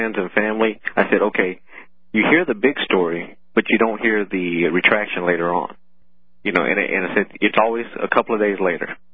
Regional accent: Waco, Texas, United States; I'm from Waco.

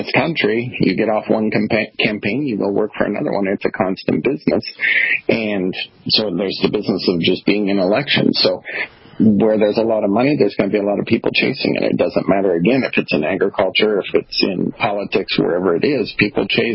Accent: Nebraska, United States; I'm from Nebraska, and that was very common. There was 100 cow dairy everywhere.

